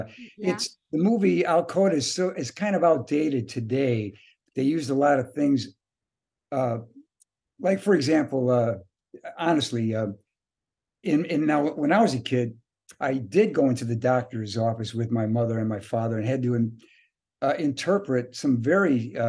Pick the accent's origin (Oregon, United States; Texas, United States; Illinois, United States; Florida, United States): Illinois, United States; Chicago; Chicago, Illinois.